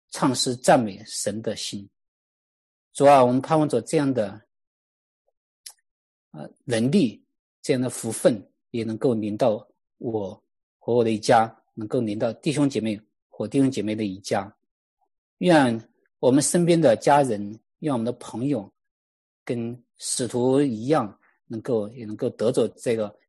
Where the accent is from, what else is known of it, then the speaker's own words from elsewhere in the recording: Sichuan, China; moved away; 因为我自己是出生在那个四川一个非常偏远的一个山村里面。